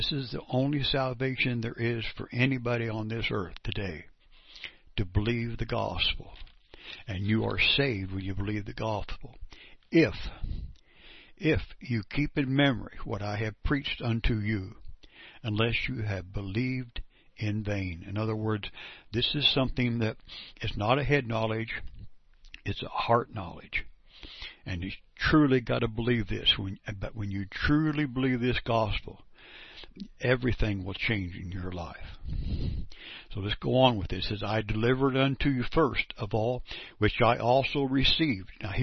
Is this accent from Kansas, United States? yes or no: yes; Perry, Kansas, United States; I'm from Perry, Kansas. I'm a 70-year-old man that believes in the gospel.